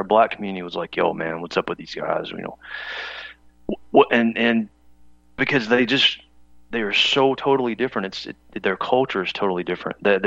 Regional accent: Mayfield, Kentucky, United States; born there; I know a situation in my small town where I was born in Mayfield, Kentucky.

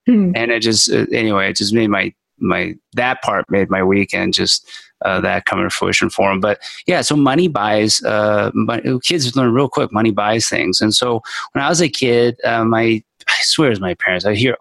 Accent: New Jersey, United States; when I was a kid growing up in Jersey

